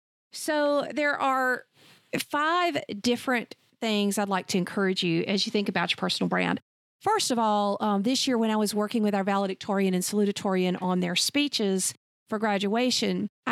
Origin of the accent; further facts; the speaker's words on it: the South, United States; And yes, that's a Southern colloquialism. And I'm from the South in America, and I'm going to own it.